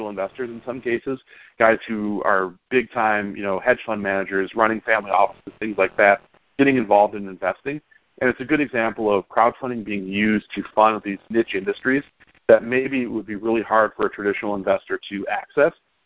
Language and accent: English; Michigan, United States; It was a little closer to my hometown. There's a town called Newaygo. Newaygo is about 45 minutes north of Grand Rapids. It's a small town right on the river